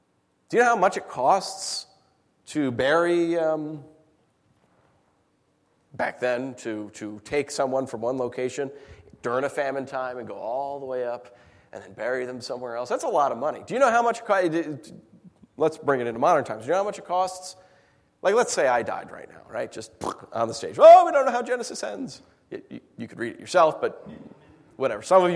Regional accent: New York, United States; now in Michigan, United States; I don't want to be buried in Michigan. Send me back to my home country. Send me back to New York.

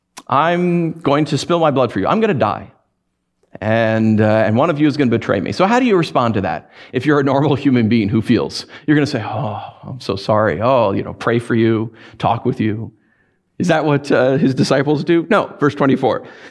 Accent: United States; Because I'm not America. Right? I'm an American, but I don't represent the whole of America.

